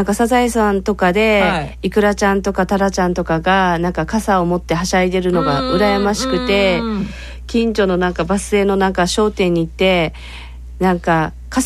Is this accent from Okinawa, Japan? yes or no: yes; Okinawa, Japan; いやでも私沖縄から来てあのほら比較しようがないじゃないですか。